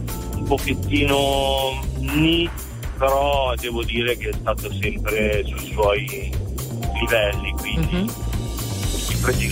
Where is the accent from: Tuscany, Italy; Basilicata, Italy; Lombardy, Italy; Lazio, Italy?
Lombardy, Italy; Legnano; Sono di Legnano, però